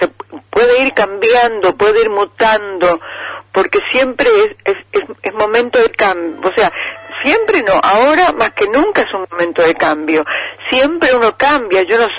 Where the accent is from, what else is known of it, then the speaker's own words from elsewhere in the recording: Misiones, Argentina; Cuando hablo de una canción misionera que habla de mi pueblo